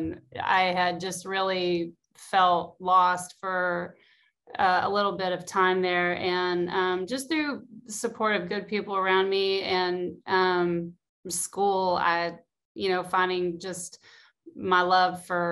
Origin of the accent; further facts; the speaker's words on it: Fort Smith, Arkansas, United States; I am from Fort Smith, Arkansas. It is the northwest part of Arkansas, bordering Oklahoma, and that is home. That is where I call it. My family are still there, and we go there as much as we can.